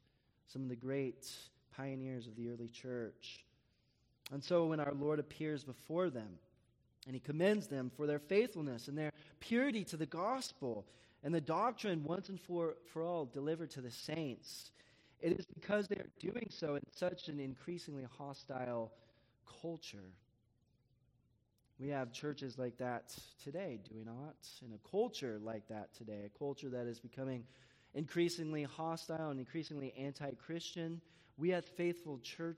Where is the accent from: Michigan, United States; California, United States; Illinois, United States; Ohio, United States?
California, United States; San Diego; I like to think of this city a little like San Diego, a little shout out to my hometown